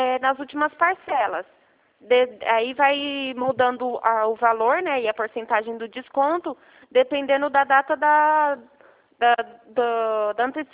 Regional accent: Campinas, São Paulo, Brazil

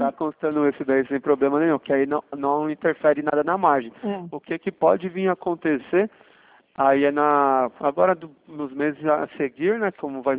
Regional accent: Sorocaba, São Paulo, Brazil; Eu sou aqui de Sorocaba.

